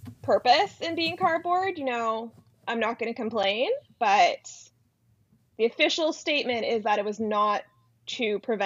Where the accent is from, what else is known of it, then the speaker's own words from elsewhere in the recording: Canada; seeing like our Canadian women in the swimming was amazing